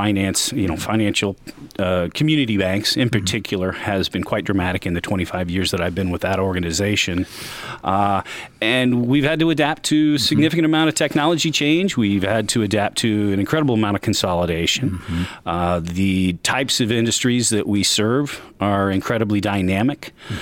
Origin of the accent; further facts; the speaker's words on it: Marion, Indiana, United States; Yeah, absolutely. I grew up in Marion. My father's family is originally from Converse, but I grew up in Marion and Indiana University for college and moved out to Seattle for a little bit, but the pulls of the home state and family tugged me back.